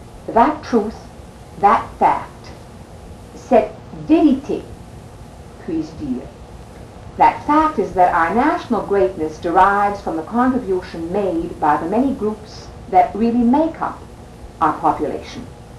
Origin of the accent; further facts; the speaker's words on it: Maine, United States; My people, the Acadian, or sometimes we refer to them as the Canadian Acadians, because we have a mixture here in the valley of Canadian as well as Acadian blood.